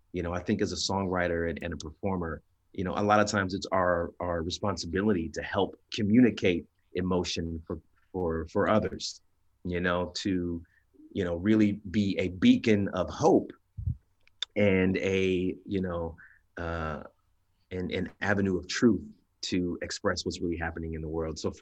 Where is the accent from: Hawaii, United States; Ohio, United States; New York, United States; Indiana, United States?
Indiana, United States; But, you know, growing up in Indiana, you can't help but be influenced